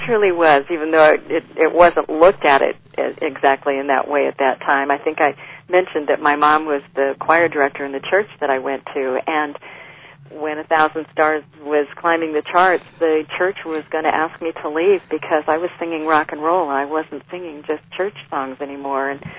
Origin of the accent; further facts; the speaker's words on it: California, United States; we were just kids from California.